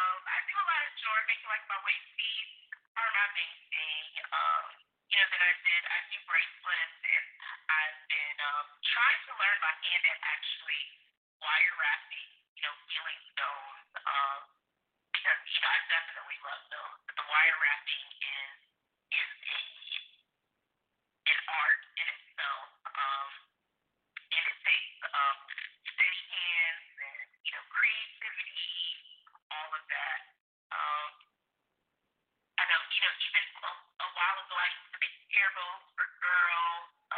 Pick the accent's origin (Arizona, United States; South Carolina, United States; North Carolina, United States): South Carolina, United States; Sumter; also born or lived in New Jersey; So, you know, I'm actually born in New Jersey. My mother's from New Jersey. Then, you know, my father was in the military, and he's from the South, so we ended up moving down here to a station at Shaw Air Force Base. So, I grew up in Sumter, South Carolina